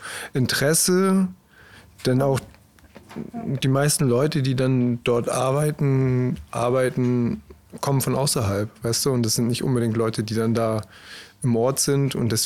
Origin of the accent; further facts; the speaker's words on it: Germany; now in United States; Wir sind Deutsche, wir kommen aus Deutschland, wir sind in Amerika, wir sind zudem in the Deep South